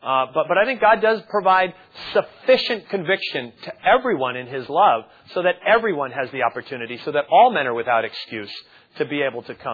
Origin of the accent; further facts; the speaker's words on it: New Jersey, United States; I'm from New Jersey, the New York area, and I don't even like to confront people.